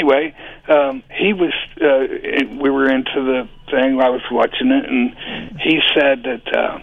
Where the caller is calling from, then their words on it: Covington, Kentucky, United States; Hi, Raleigh. … from Covington, Kentucky.